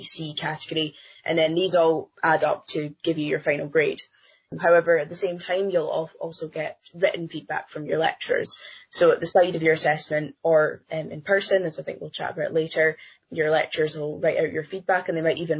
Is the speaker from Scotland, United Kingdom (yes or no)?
yes; Scotland, United Kingdom; I think even being a Scottish student my whole life as well was really interesting